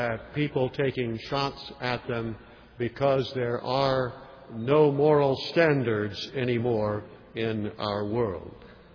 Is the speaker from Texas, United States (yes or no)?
no; Fort Lauderdale, Florida, United States; I come from Fort Lauderdale.